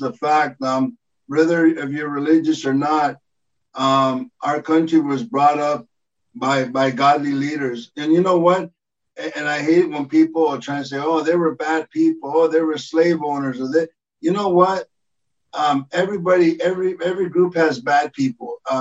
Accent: Compton, California, United States; And I have a lot of brothers that are black, and I grew up in South Central. I grew up in Compton

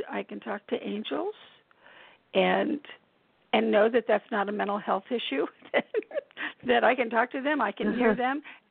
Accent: United States; especially as an American.

